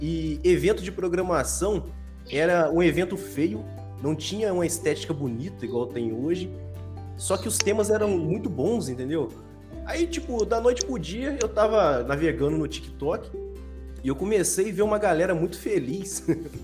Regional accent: Rio de Janeiro, Brazil; eu sou do estado do Rio, só que eu sou do interior, então eu tô próximo a Minas. Aí a galera confunde muito meu sotaque, às vezes fala assim, pô, você é mineiro? Eu falo, não, na verdade eu sou do estado do Rio, mas eu tô bem no interior mesmo, bem no finalzinho.

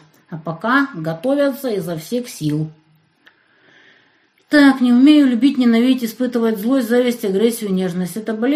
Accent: Siberia, Russia; Я с Сибири. Недавно летели в Москву.

